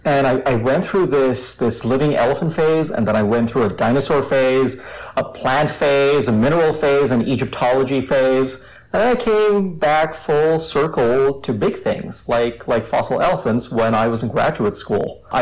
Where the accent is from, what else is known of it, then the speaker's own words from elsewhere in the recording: Mumbai, Maharashtra, India; So I grew up in Bombay, which is a city of about 20 million people. Not a lot of nature, not a lot of wild elephants.